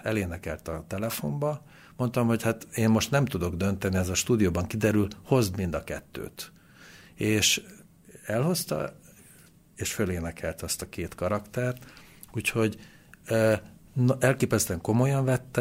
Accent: Székely Land, Romania; Én is székely vagyok egyébként.

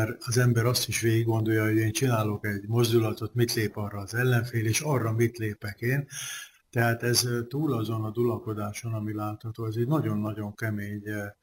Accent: Pécs, Baranya, Hungary; Ez Pécset volt, én pécsi vagyok gyárilag.

